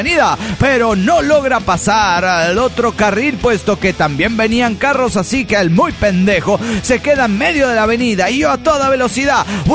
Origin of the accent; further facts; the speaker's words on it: Morelia, Michoacán, Mexico; de Morelia, Michoacán, México.